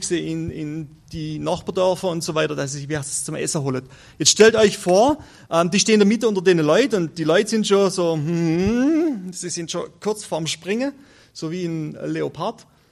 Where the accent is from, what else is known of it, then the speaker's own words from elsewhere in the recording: Switzerland; Bei uns in der Schweiz sieht es so aus im Moment.